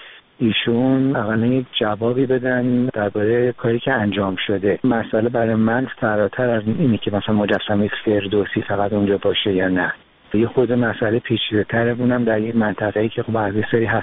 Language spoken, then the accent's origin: Persian; Iran; من به عنوان یک ایرانی